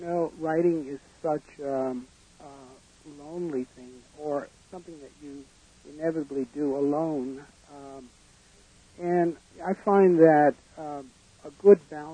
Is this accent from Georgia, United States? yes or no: yes; Atlanta, Georgia, United States; born there; I went back to, I was born in Atlanta, and I went back there after many, many years on a trip